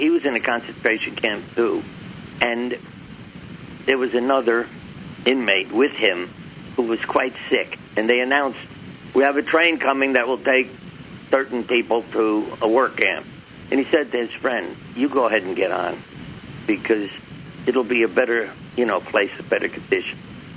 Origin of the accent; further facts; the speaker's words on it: Brooklyn, New York, United States; I grew up in Brooklyn, 1453 East 3rd Street between Avenue M and N. And the street was like family.